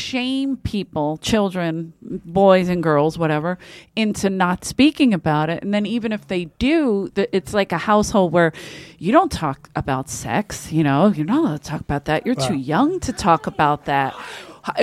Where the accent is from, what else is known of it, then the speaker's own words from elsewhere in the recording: Ireland; But I'm Irish, and we learn to block immediately.